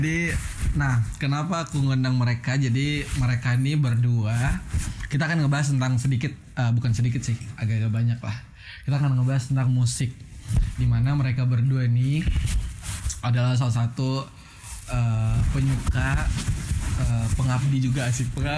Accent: Jember, East Java, Indonesia; born there; also born or lived in Tangerang; Kalau gua lama di Tangerang sih. Lahirnya di Jember.

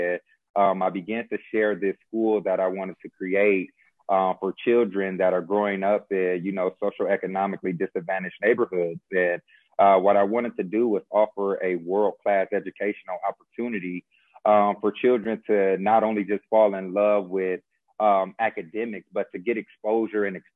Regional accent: Fresno, California, United States; I always came back to my hometown, which is Fresno, California

